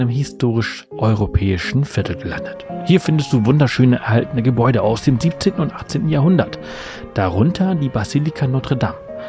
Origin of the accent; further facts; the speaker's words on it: Spain; Ich kann kein Französisch. Ich bin Spanier. Ich kann Spanisch. Ich kann italienischen Akzent. Ich kann vielleicht auch sogar Portugiesisch ein bisschen sprechen. Französisch liegt mir sehr, sehr fern.